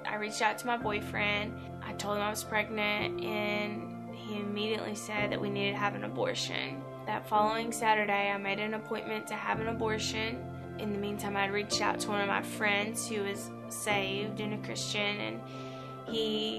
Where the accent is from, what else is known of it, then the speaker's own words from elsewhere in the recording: Walnut Ridge, Arkansas, United States; I'm from Walnut Ridge, Arkansas, and I got pregnant when I was 19 years old.